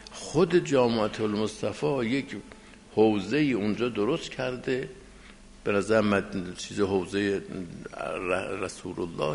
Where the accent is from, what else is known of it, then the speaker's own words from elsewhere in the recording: Iran; ما اهل ایرانیم، ما چه هستیم؟